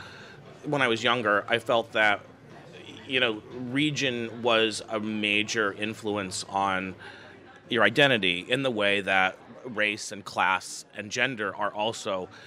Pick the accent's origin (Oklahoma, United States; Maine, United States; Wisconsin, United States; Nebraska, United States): Nebraska, United States; moved away; also born or lived in Chicago / New York; I mean, that was like part of how I thought about myself, that I was this person from Nebraska who was in Chicago or in New York or whatever.